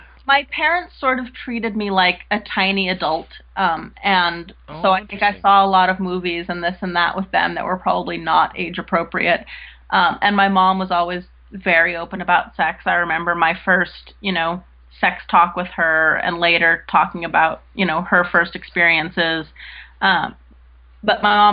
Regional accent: Los Angeles, California, United States; also born or lived in Santa Cruz; now in Portland, United States; Well, I was actually born in Hollywood, California.

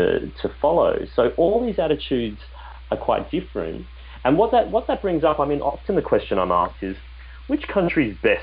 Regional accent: Queensland, Australia; like in my home state of Queensland in Australia

